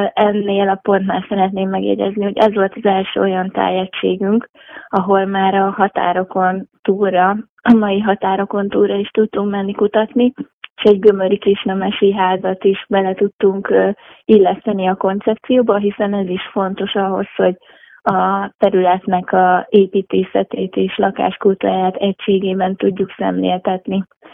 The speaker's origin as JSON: {"language": "Hungarian", "town": "Eger", "region": "Heves", "country": "Hungary", "tie": "born there", "said": "én magam is egri születésű vagyok, és a családi gyökereim is ezen a területen vannak."}